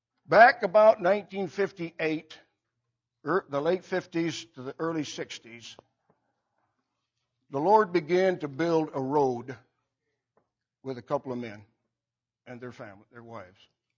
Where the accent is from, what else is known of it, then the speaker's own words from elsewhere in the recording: Michigan, United States; "Where's San Antonio?" "I'm from Michigan." "It says it's just a little ways over there." 200 and what, 20 miles? Michigan's not that wide.